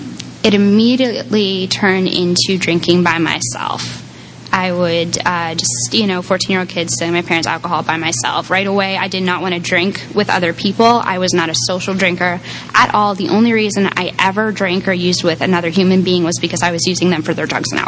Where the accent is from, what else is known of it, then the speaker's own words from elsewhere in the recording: New Hampshire, United States; I was born in New Hampshire. I grew up in a bedroom community in a big house.